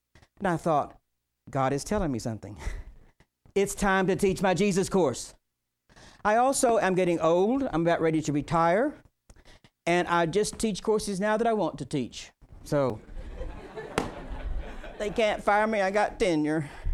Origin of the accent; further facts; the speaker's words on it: Graham, Texas, United States; I have been at UT for 35 years. I am from Graham, Texas.